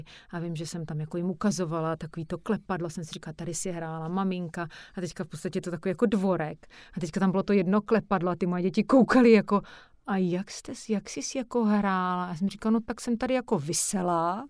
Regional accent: Pardubice, Pardubice Region, Czechia; ale jsem do Pardubice mi jezdila vždycky hrozně ráda, tam mám i sestřenici a do dneška vlastně tam jezdíme, takže to je moje rodné město.

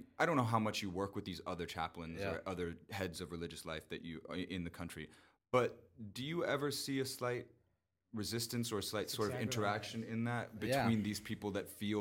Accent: Clearwater, Florida, United States; I grew up in Clearwater, Florida, and I remember being on the beach

